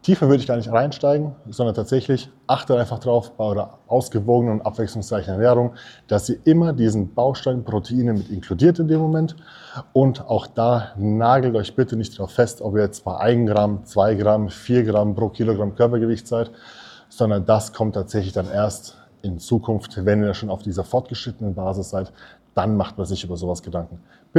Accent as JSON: {"language": "German", "region": "Bavaria", "country": "Germany", "tie": "born or raised there", "said": "ich bin Niederbayer. Ja, ich bin aufgewachsen mit der ganzen Geschichte."}